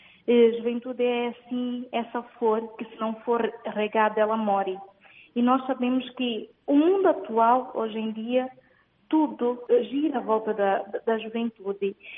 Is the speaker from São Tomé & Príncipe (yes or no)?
yes; São Tomé & Príncipe; Hoje realmente é uma grande oportunidade para mim, enquanto santomense, de dar a minha voz ao mundo.